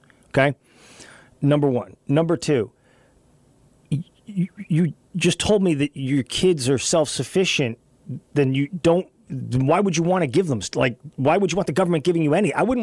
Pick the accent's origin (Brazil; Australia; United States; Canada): United States; I'm an American. I want choices.